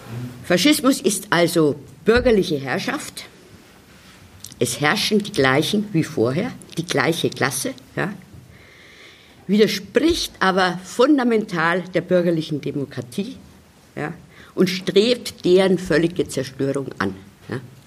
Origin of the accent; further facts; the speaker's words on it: Munich, Bavaria, Germany; Ich komme aus München